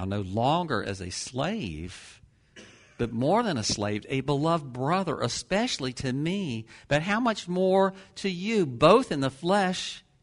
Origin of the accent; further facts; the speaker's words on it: Ocala, Florida, United States; because I'm from Ocala, I'll go to Ocala